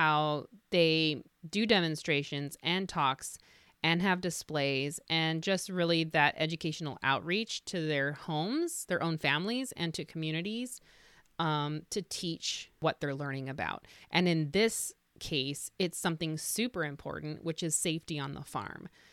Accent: Indiana, United States; I grew up in Indiana where milkweed pods were everywhere.

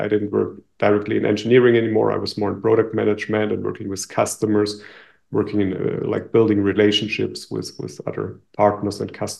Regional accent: Germany; also born or lived in Israel; now in Mexico; So I'm from Germany. I lived most of my life in Germany, but the last 3 years before we came here, like from 2019 to 22, we lived in Israel.

